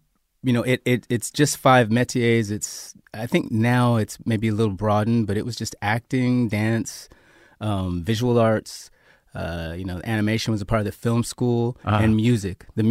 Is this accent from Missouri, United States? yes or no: yes; Kansas City, Missouri, United States; also born or lived in Denver, Colorado; now in California, United States; I'd moved right from there to California from Denver, Colorado, where I'd lived for the last 7 years. But I come from Kansas City. I'm born in Kansas City